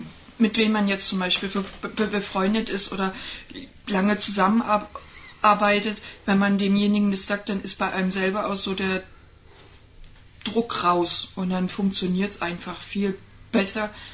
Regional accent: Berlin, Germany; Ich komme ursprünglich aus Berlin

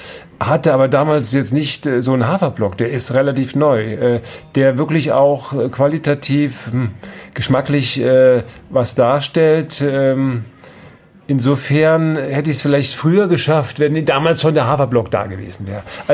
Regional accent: Memmingen, Bavaria, Germany; born there; Memmingen, mein Geburtsort, das konnte ich nie aussprechen. Wo bist du geboren? In Memmingen.

